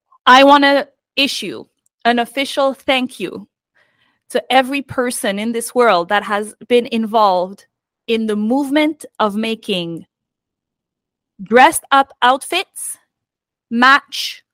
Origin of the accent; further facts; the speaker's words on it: United States; Because I'm American, so I have to.